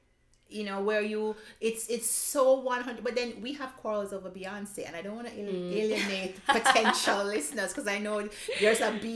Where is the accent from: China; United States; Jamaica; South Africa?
Jamaica; now in Germany; I'm from Jamaica.